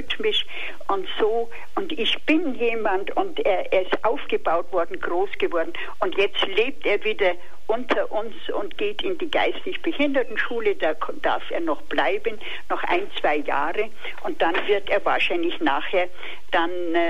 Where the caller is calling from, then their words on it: Freiburg, Baden-Württemberg, Germany; bin ich ja aus Freiburg.